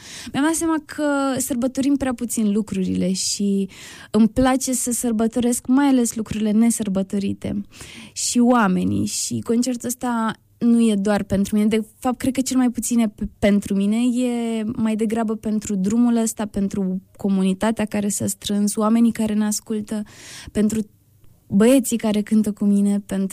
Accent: Iași, Iași County, Romania; fiindcă sunt din Iași, de aici am plecat, aici e o comunitate foarte, foarte strânsă și sunt oameni pe care mă știu de micuță

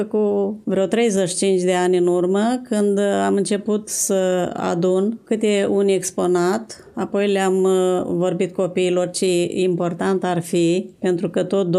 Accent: Dumbrava, Iași County, Romania; am și obiecte din satul meu natal, din Dumbrava, care este sat component al comunei Lespes

